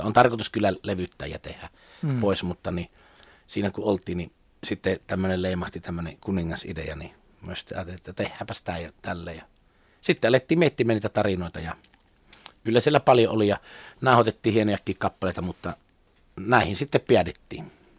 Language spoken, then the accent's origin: Finnish; Savonia, Finland; accent: Savo